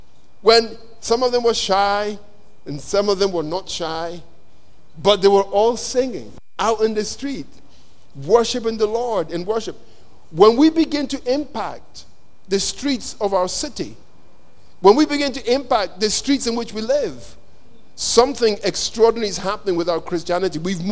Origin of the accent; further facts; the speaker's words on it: Nigeria; I'm a Nigerian, and as a Nigerian, I've had to really work on pride